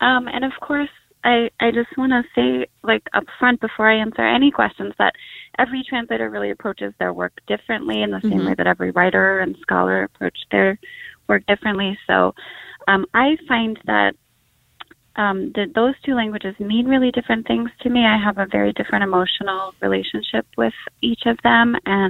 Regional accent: Oklahoma, United States; I grew up in Oklahoma

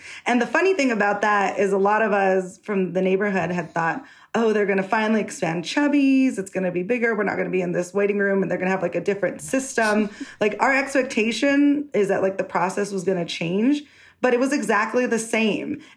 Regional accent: Denver, Colorado, United States; being a Northside girl, born and raised in Northwest Denver.

